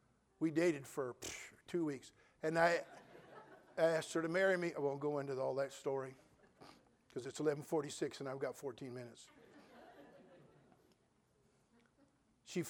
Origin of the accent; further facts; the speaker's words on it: Pittsburgh, California, United States; I went back to my hometown to preach my nephew's funeral, Pittsburgh, California. And I thought, I'll drive around the old neighborhood and see the old places I used to live.